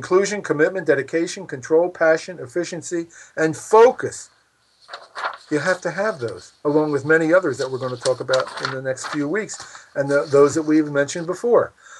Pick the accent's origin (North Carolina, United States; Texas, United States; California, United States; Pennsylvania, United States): Pennsylvania, United States; Philadelphia; For example, growing up in Philadelphia, we had this long roll